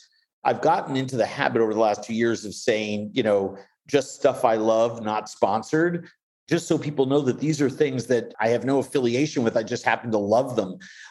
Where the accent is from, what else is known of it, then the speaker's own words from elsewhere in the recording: New York, United States; And I grew up in New York, so, you know, it's just not that bad.